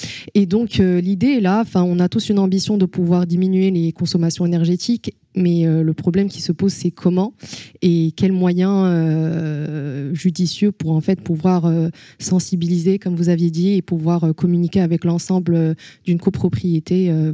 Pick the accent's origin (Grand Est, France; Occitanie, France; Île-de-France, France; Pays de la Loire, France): Île-de-France, France; Paris; je suis architecte urbaniste, je viens de Paris